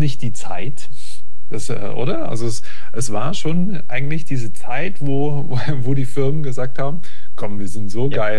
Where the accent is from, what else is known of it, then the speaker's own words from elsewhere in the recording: Baden-Württemberg, Germany; ich komme ja aus dem Speckgürtel von Stuttgart